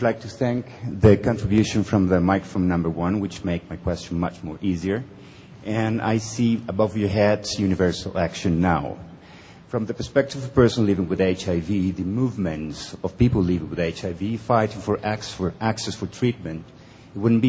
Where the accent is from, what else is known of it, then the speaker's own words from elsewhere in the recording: Netherlands; English is a second language; from the Netherlands, working for Stop AIDS Now, and I'm a person living with HIV.